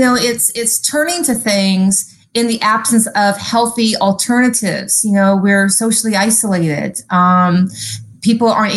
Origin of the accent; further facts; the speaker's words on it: California, United States; but I grew up in Southern California, Scott.